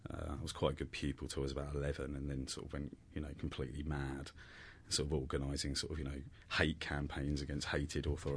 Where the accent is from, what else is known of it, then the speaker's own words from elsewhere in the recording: Slough, South East England, United Kingdom; I sort of grew up in, well, I was born in Slough in the mid-70s.